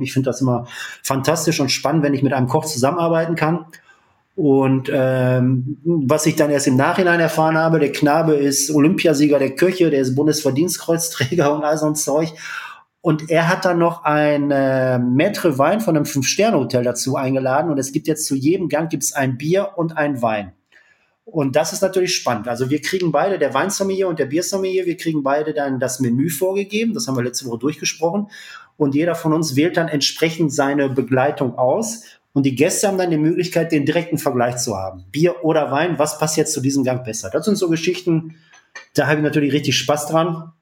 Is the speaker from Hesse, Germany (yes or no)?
no; North Rhine-Westphalia, Germany; Bei uns im Ruhrpott